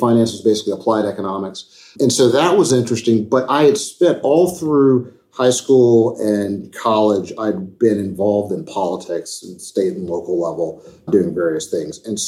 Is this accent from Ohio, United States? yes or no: yes; Columbus, Ohio, United States; And I got a call from a guy who was the chief of staff to what would have been my hometown congressman in Columbus, a guy named John Kasich, who went on to become the governor of Ohio.